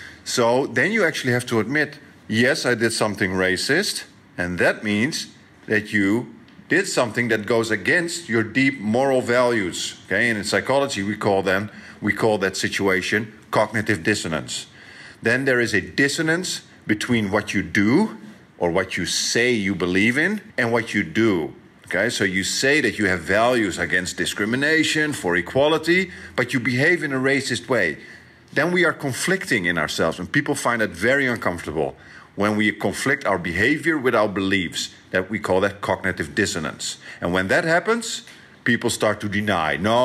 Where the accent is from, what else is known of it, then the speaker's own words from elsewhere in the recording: Netherlands; I come from the Netherlands, Europe